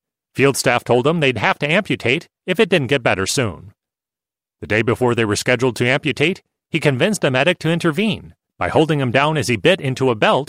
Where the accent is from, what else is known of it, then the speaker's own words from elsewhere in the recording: Long Island, New York, United States; I was raised on Long Island by German immigrant parents who were unlikely hippies.